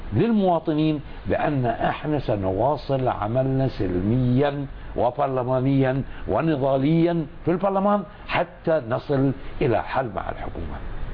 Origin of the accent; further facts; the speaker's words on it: Bahrain; يؤسفني أن أرى يحدث مثل هذا في بلدي البحرين